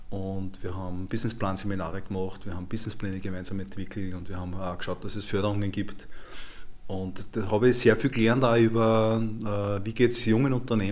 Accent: Amstetten, Lower Austria, Austria; Und ja, Amstetten war immer meine Heimat und Amstetten war auch immer, ich habe das Gefühl gehabt, das ist eine wunderbare Stadt, um da zu leben.

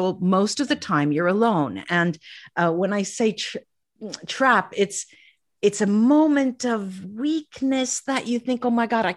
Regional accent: United States; So I grew up in the United States. My sisters and I speaking English among ourselves and my parents speaking Italian to us. So I had a passive knowledge of the Italian.

